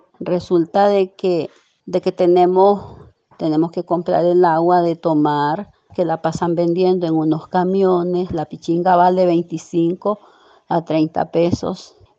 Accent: Camoapa, Boaco, Nicaragua; Soy una ciudadana de Camuapa.

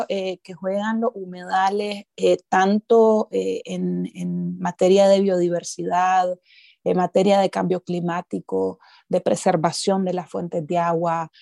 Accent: Nicaragua; como nicaragüenses

